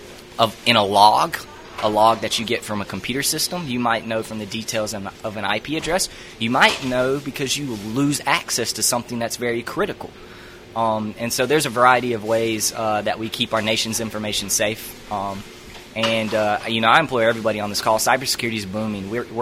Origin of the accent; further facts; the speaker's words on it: Rock Hill, South Carolina, United States; So born and raised in Rock Hill.